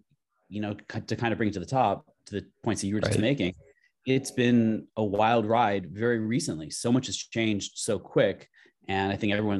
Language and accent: English; Los Angeles, California, United States; now in San Francisco, United States; I'm from Los Angeles. I live in San Francisco now